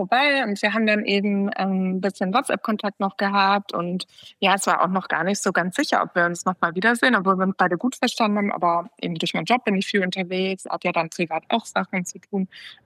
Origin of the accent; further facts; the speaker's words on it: Cologne, North Rhine-Westphalia, Germany; ich bin aus Köln